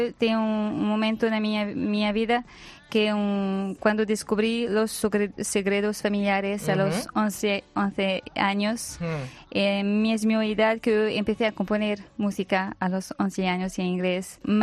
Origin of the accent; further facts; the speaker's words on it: Belgium; Spanish is a second language; No, en Bélgica, en mi país, no es mi tiempo, me siento más en casa en España o en Portugal, es súper extraño.